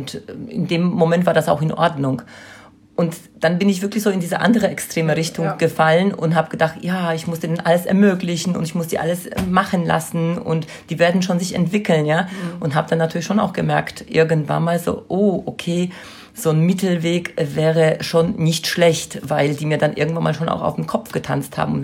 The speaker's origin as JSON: {"language": "German", "country": "Poland", "said": "Ich bin Ehefrau, also ich komme selber aus Polen, habe einen also praktischen Migrationshintergrund."}